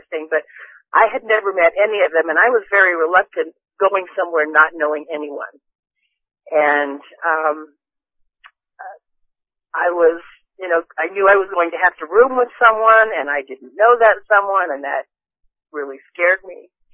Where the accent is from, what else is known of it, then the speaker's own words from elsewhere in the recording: Utah, United States; I'm from Utah, I'm here because my husband made me come.